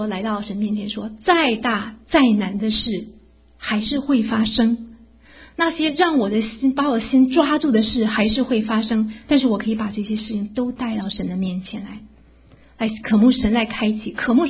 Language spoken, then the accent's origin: Chinese; China; 我们中国人呢比较难赞美哈，然后爱在心里口难开